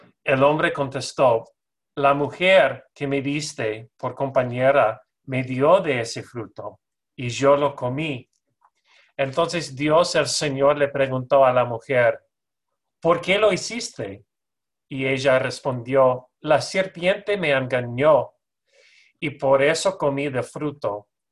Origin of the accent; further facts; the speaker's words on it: Arizona, United States; yo soy de Arizona originalmente y ya mi hermana también vive en California ahora, pero mis padres todavía viven en Sedona, Arizona.